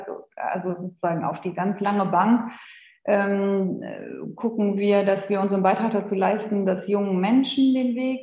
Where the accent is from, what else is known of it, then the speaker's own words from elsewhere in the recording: Cologne, North Rhine-Westphalia, Germany; also ein Kind der Region bin ich auch, ich komme ursprünglich aus Köln